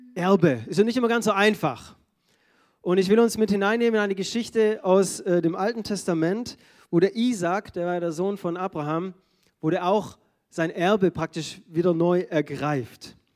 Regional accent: Baden-Württemberg, Germany; ich komme ja aus dem Schwäbischen und da gibt es Baumstückler.

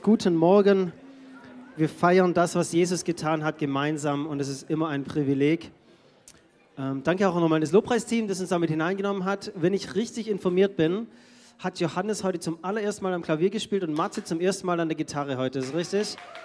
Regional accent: Baden-Württemberg, Germany; ich komme ja aus dem Schwäbischen und da gibt es Baumstückler.

